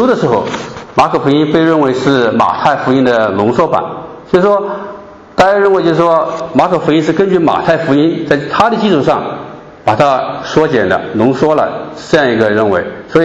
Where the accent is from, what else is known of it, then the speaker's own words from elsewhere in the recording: China; 我们中国人